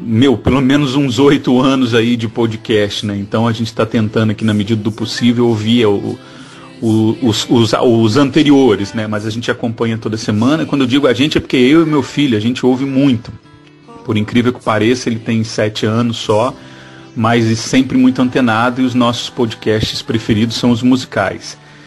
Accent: Resende, Rio de Janeiro, Brazil; apesar da gente ser nascida e criada aqui em Resende

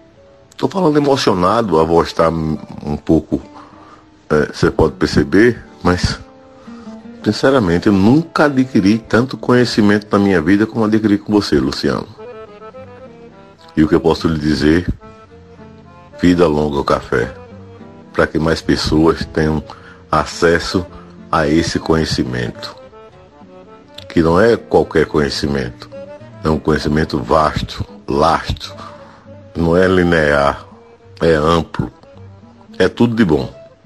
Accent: Arapiraca, Alagoas, Brazil; eu sou da cidade de Arapiraca, Alagoas.

